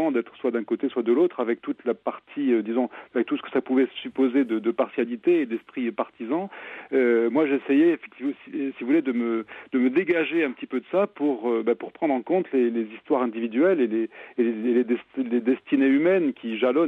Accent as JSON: {"language": "French", "country": "Algeria", "tie": "born there", "said": "je suis né en Algérie à la fin des années 55"}